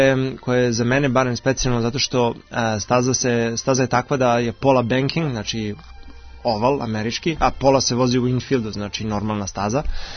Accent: Belgrade, Serbia; meni je Beograd u srcu, to su moji koreni, to ne može da se zaboravi, ja sam Srbin

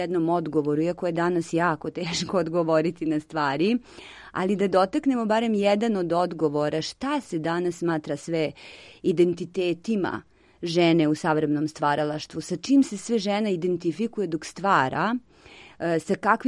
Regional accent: Serbia; ja sam ovde iz Srbije

